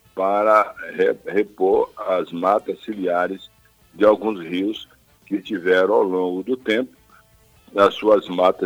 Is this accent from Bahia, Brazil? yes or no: yes; Rui Barbosa, Bahia, Brazil; Eu, por exemplo, nasci lá em Rui Barbosa e eu passei até quase 20 anos de idade, não tinha água encanada